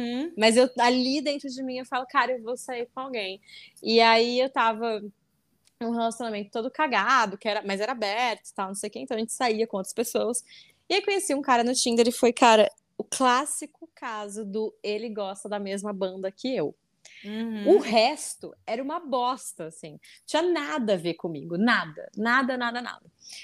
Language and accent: Portuguese; Bauru, São Paulo, Brazil; E eu sou de Bauru, só que eu não fiz o Nesp em Bauru.